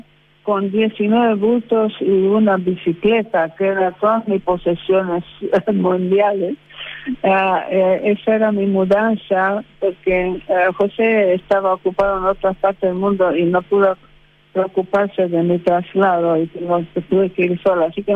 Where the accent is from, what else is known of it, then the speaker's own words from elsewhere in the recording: Hungary; moved away; yo me crio en Hungría, en un grupo de gente que parece que éramos un poco más de 700.000